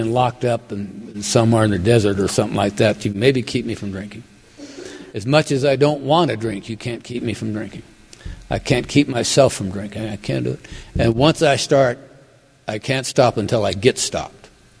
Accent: Cheyenne, Wyoming, United States; this old detective that I had had any number of acquaintances with growing up in Cheyenne is standing in there.

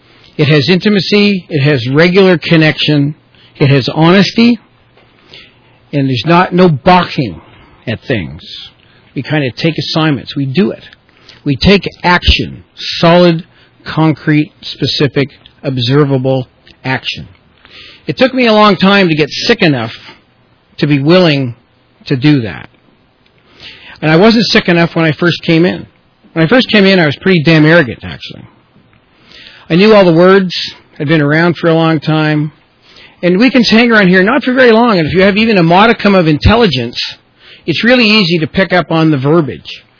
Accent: Toronto, Ontario, Canada; My hometown is Toronto, Ontario. Please don't hold that against me.

